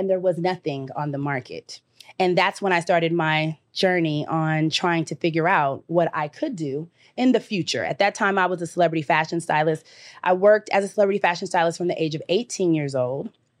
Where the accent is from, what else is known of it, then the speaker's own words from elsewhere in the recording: Los Angeles, California, United States; Born and raised in California, Los Angeles, California, Hollywood, West Hollywood, Beverly Hills. That was my spot.